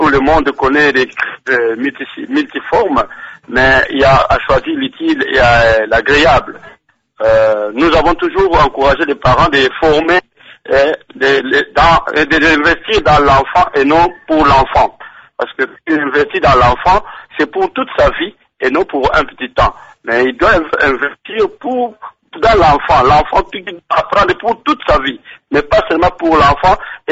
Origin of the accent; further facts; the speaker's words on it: Matadi, Kongo Central, DR Congo; Et très souvent chez nous à Matadi, nous remarquons que pareil moment, nous souffrons beaucoup avec nos écoles privées.